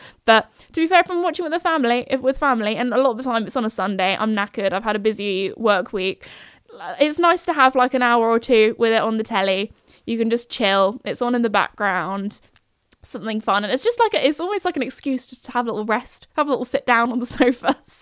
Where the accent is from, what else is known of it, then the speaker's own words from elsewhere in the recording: United Kingdom; obviously rooting for all the British drivers as a British gal myself.